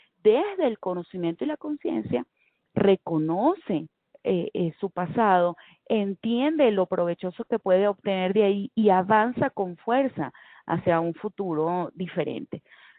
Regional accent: Venezuela; Yo soy venezolana y las novelas venezolanas pues nos marcaron y yo crecí con las novelas venezolanas.

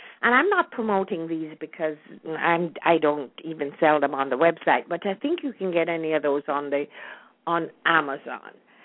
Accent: Jamaica; now in United States; But deep in my heart, I am still a Jamaican. And I left Jamaica before independence. I left in 1959. So I am not too familiar with the new Jamaica.

